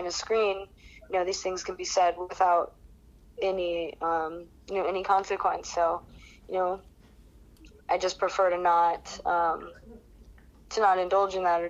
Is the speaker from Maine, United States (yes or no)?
no; Riverside, California, United States; also born or lived in San Marcos; now in San Diego, United States; I grew up in Riverside, but I moved to San Marcos when I was just out of high school. I went to Cal State San Marcos and made San Diego my home, other than being in Bali.